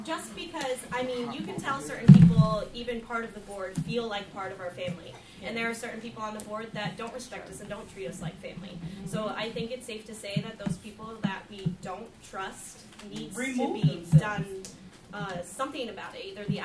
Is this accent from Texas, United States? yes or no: no; Connecticut, United States; moved away as an adult; now in Delaware, United States; I'm originally from Connecticut. I did my student teaching here at Thomas Edison.